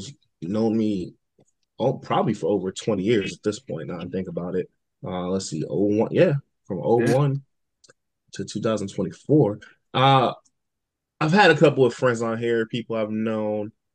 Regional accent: New Jersey, United States; where you from? And I'm like, oh, Jersey.

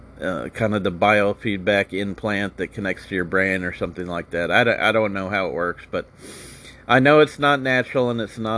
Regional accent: Indianapolis, Indiana, United States; I'm the youngest of five. We're from Indianapolis. My dad's from Chicago.

